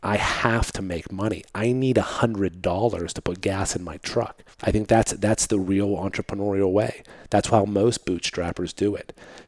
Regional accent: Mount Oliver, Pennsylvania, United States; Okay. Well, I grew up in Mount Oliver, which is a community right next door where we're at. That was where my mom's apartment was. We were a low-income family, single-parent home.

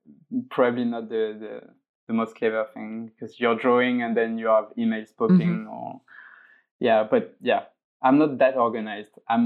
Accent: Montpellier, Occitania, France; English is a second language; now in Barcelona, Spain; Because I'm from the south of France. I'm from Montpellier, so it's pretty close actually.

